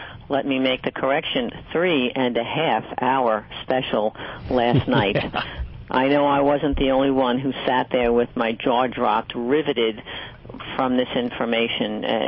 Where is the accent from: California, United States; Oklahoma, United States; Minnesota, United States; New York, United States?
New York, United States; Hicksville; I grew up in Hicksville, which is a kind of a middle-class area on Long Island back then.